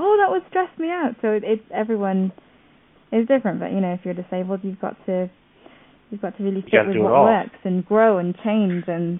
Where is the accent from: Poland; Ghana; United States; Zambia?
Zambia; now in England, United Kingdom; I work and live between England and Ireland, and I'm originally from Zambia and Africa.